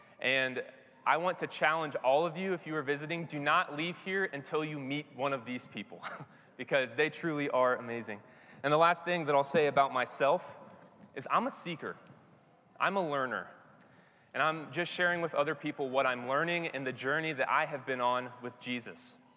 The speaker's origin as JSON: {"language": "English", "town": "Kansas City", "country": "United States", "also_born_or_lived": "Arkansas", "lives_now": "Nashville, United States", "said": "And I'm from Kansas City originally, and I lived in Arkansas for 8 years. I went to Harding undergrad and grad school and was there in Searcy. And then we moved to Nashville."}